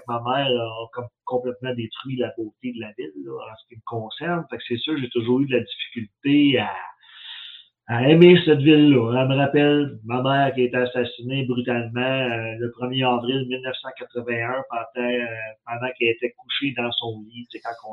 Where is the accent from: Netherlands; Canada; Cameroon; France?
Canada; Longueuil, Quebec; also born or lived in Neguac, New Brunswick; je suis né à Neguac en 1967. J'ai une sœur handicapée intellectuelle qui est née en 1969 aussi à Neguac. En 1970, on est déménagé sur la rue Sainte-Hélène à Longueuil.